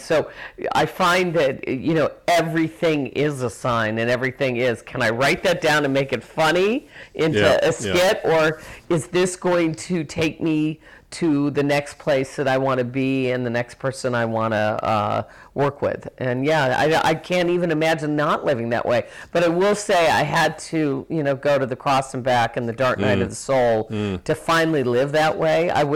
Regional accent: Chicago, Illinois, United States; Honestly, and coming from the Midwest, I mean, I'm just so proud to be a Midwesterner. I'm from Chicago

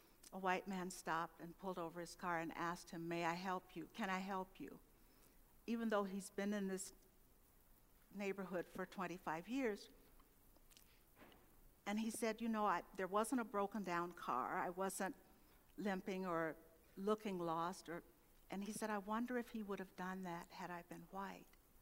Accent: St. Louis, Missouri, United States; born there; which is where my sister and I were born, but didn't our growing up took place someplace else.

